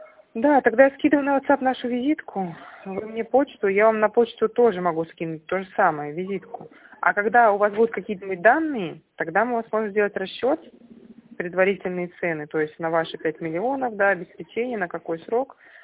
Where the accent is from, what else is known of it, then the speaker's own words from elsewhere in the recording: Stavropol Krai, Russia; now in Torzhok, Russia; На малую родину, Ставропольский край.